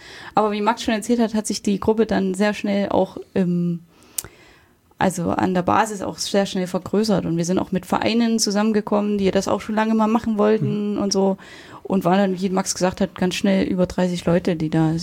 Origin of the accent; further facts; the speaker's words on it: Jena, Thuringia, Germany; ich bin aus Jena, habe 3 Kinder